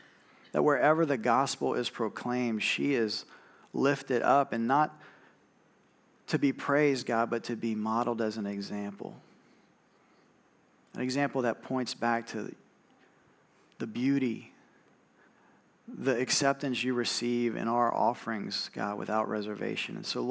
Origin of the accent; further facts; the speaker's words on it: New Iberia, Louisiana, United States; Growing up in New Iberia, I was often out just in the country with a lot of time and nothing to do.